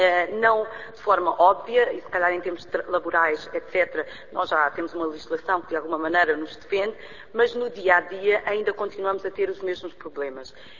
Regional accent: Portugal; não depreendem logo que eu sou portuguesa.

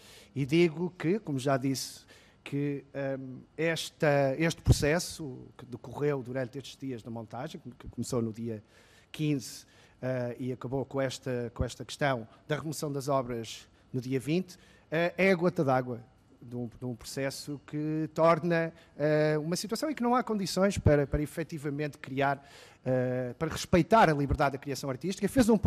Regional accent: United States; eu venho dos Estados Unidos

